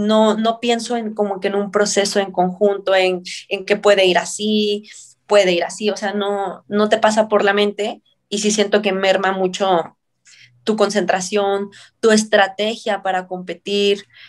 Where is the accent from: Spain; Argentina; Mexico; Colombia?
Mexico; no somos mexicanos contra mexicanos, debemos hacer unos contra el mundo.